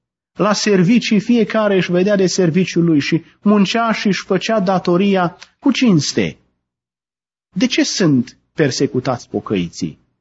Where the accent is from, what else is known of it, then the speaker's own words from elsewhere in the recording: Romania; Am crescut, marea majoritate dintre noi, am crescut în România.